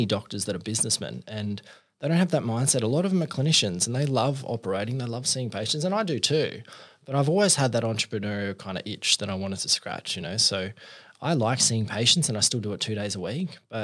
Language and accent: English; Wollongong, New South Wales, Australia; This is down in Wollongong.